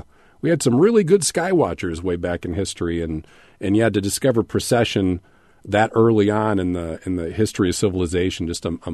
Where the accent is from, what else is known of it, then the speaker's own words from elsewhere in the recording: Decatur, United States; It took me back to my younger days growing up in Decatur and having a telescope out.